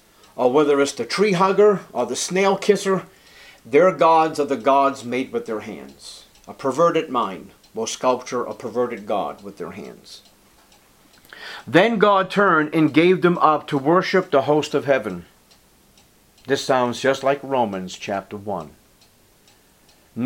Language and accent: English; Revere, Massachusetts, United States; there was a Madonna, a statue of the Virgin Mary, when I was growing up on Revere Beach.